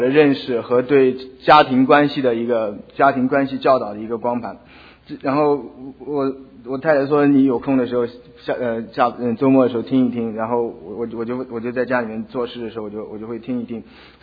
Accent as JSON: {"language": "Chinese", "town": "Nanjing", "region": "Jiangsu", "country": "China", "tie": "born or raised there", "said": "在这个之前我一直是在就在南京出生然后长大，没有去过什么其他的地方长时间的待"}